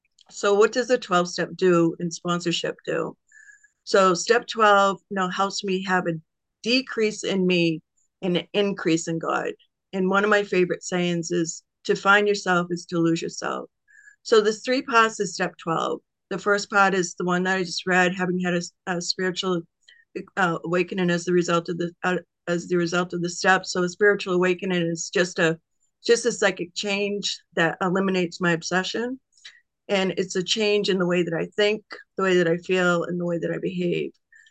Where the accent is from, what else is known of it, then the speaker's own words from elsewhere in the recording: Maine, United States; I'm from Maine, and I'm a recovered compulsive overeater.